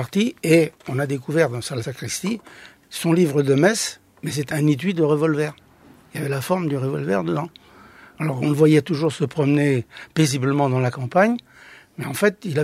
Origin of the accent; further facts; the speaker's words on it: Catalonia, Spain; French is a second language; je suis né dans la Ribera d'Ebro, dans un petit village tout près de l'Ebre, province de Tarragone, la limite de la Catalogne au sud. Et je me souviens de mes jeunes années là-bas.